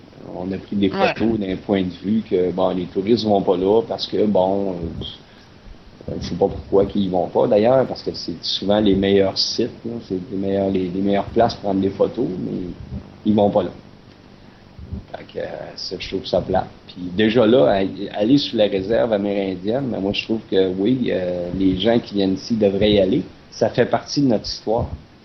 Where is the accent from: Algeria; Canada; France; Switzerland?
Canada; Quebec; Juste quelqu'un qui venait d'Europe, moi, je viens du Québec.